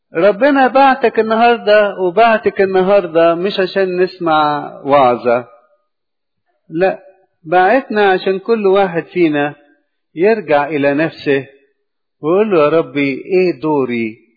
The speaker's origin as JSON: {"language": "Arabic", "country": "Egypt", "said": "كأقباط ولا كمصريين ككل ولا كشرقيين ككل"}